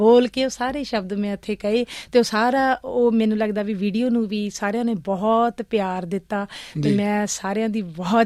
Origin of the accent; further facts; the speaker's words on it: Punjab, India; ਮੈਂ ਪੰਜਾਬ ਤੋਂ ਆਈ ਹਾਂ, ਮੈਂ ਪੰਜਾਬ, ਮੈਂ ਪੰਜਾਬੀਅਤ ਦੀ